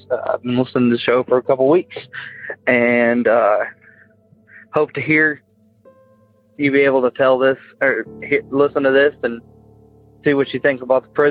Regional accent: Tennessee, United States; I am from Tennessee.

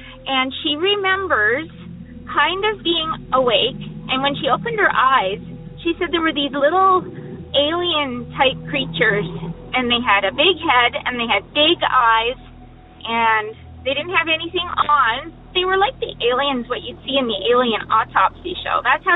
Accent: British Columbia, Canada; I'm from British Columbia, Canada.

